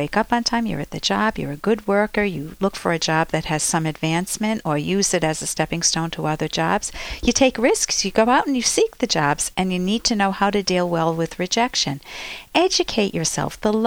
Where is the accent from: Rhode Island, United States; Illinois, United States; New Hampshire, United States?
Rhode Island, United States; Cranston; So we went to a secondhand shop on Oakland Avenue, where I grew up in Cranston.